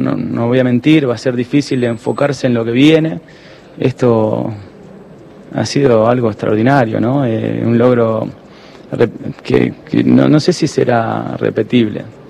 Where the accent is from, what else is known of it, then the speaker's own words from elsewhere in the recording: Argentina; Yo soy argentino y nací en nuestro fútbol